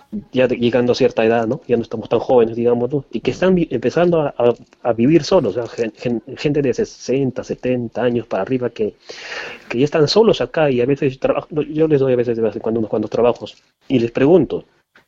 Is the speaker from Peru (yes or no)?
yes; Peru; yo también soy peruano, yo también soy extranjero